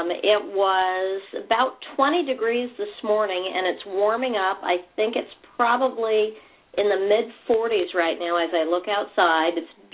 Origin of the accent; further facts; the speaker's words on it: Alaska, United States; Born and raised in Alaska. I live in Alaska. I'm 45 years old.